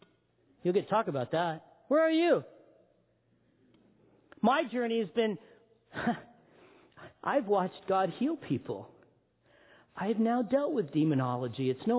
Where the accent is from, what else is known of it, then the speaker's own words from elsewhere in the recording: Big Bear, California, United States; up in Big Bear, where I was born and raised. I'm a hick from Big Bear. I can say hick because I'm one. I'm a country boy. Grew up in the mountains.